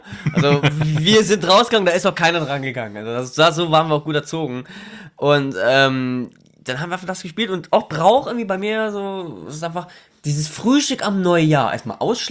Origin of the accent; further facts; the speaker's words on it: Germany; Ich bin Deutscher. Mein Vater kommt aus Pakistan.